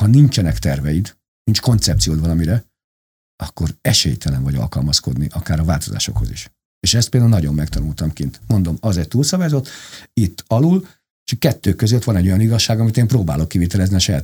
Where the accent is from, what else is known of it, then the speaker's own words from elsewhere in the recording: Hungary; én igazi magyar fiú vagyok, ezt ki kell, hogy mondjam, nincs mese. És szeretek itt élni, szeretem ezt az országot